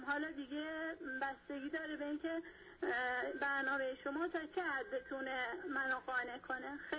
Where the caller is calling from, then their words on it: south, Iran; من خودم جنوبی هستم، اهل تسننم هستم